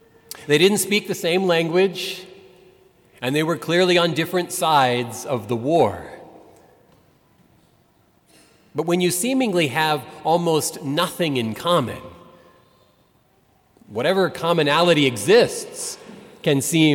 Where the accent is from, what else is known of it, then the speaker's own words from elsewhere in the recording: Kansas, United States; And I said, well, I'm from Kansas, in the United States.